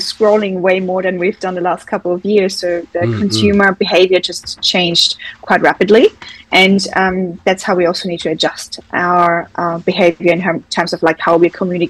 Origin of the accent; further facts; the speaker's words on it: Austria; English is a second language; I'm originally from Austria, as you can maybe hear from the accent.